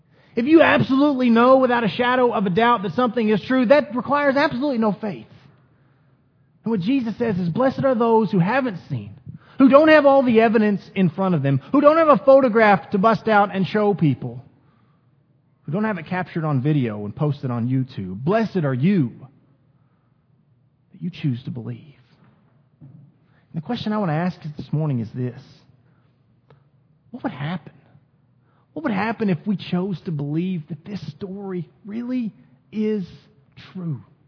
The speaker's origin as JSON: {"language": "English", "region": "Missouri", "country": "United States", "said": "I'm from Missouri. You know what the motto is? The show me state."}